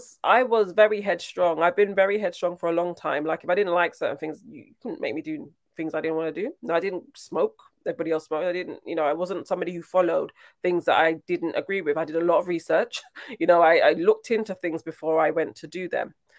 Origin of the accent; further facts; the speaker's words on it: Brixton, London, United Kingdom; Well, I'm from Brixton. So I was born in Brixton, my whole life, Brixton. However, I went to primary school in Brixton, and then I went to, what did I go to? A grammar school in Mitcham. And then I went to a high school in Raynes Park